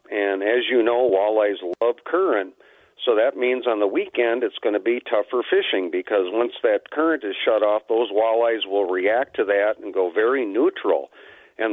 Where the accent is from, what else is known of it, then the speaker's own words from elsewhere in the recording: Edina, Minnesota, United States; I grew up on the Edina border as a kid